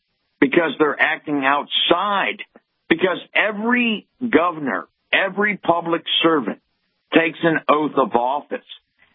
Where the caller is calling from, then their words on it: Vermont, United States; I'm calling from the state of, or actually Vermont State.